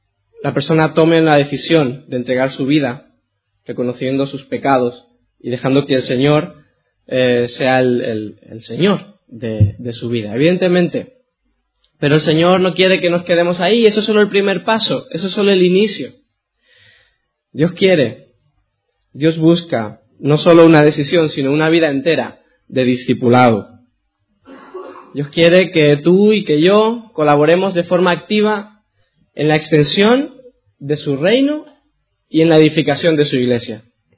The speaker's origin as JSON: {"language": "Spanish", "country": "Spain", "accent": "Canarian", "said": "Si mi acento os despista, como ahora estoy un poco nervioso, me sale el canario que llevo dentro. Cuando me relaje un poquito, me saldrá un poco más el catalán."}